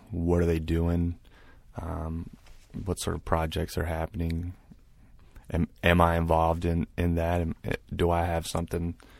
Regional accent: Douglasville, Georgia, United States; also born or lived in Hapeville / East Point; I kind of bounced around Atlanta. I started out in Hapeville and then East Point, and then I ended up in right outside in Douglasville. Spent most of my time growing up there.

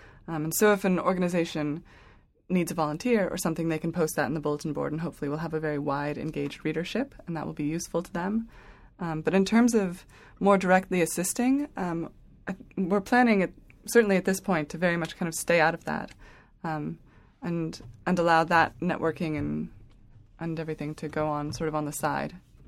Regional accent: Jordan; also born or lived in Thailand / Bangladesh / Pakistan / England; And I was born in Thailand, and then we moved around Southeast Asia, Bangladesh, Pakistan, and then we moved to England, and then we moved to Seattle, and then we moved to Indonesia. And then after that, I lived in Jordan, and I lived there for middle school and high school.

